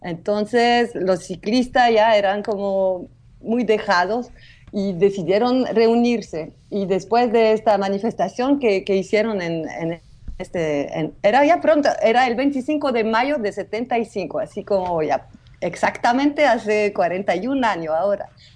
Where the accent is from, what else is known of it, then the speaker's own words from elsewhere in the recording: Belgium; first language French; Spanish is a second language; soy chilena, soy mitad chilena, pero no hablo muy bien el español, entonces perdóname, porque siempre viví en Bélgica, hablo francés.